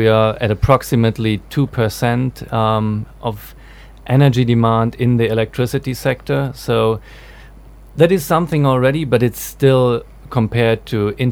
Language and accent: English; Germany; I'm from Germany.